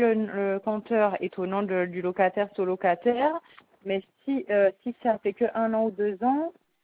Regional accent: Saint-Barthélemy, St. Barthélemy; Ah non, mais moi je suis de Saint-Barth

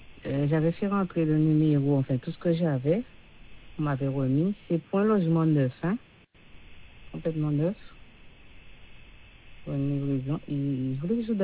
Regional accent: Trois-Rivières, Quebec, Canada; Parce que moi, je suis de Trois-Rivières.

